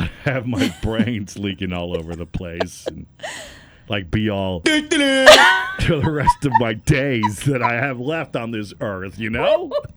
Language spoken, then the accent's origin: English; McAllen, Texas, United States; You know, back for when I'm from South Texas, and specifically from McAllen.